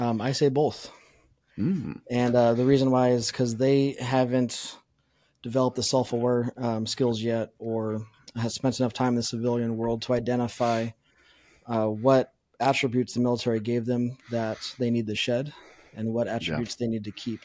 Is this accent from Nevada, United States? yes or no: yes; Las Vegas, Nevada, United States; So I was, born and raised in Las Vegas.